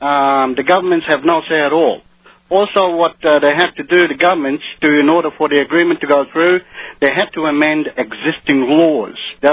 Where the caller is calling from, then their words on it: Melbourne, Victoria, Australia; I'm calling from Melbourne, Alex. I've talked to you before.